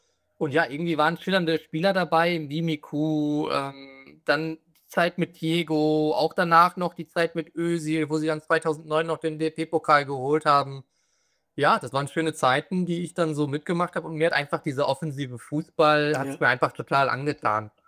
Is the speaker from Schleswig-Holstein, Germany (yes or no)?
no; Essen, North Rhine-Westphalia, Germany; Klar, ich komme aus Essen.